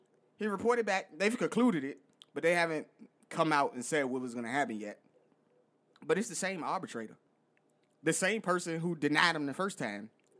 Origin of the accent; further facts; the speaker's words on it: the South, United States; Now, honestly, the man's accent is deeper than mine, and I'm from the South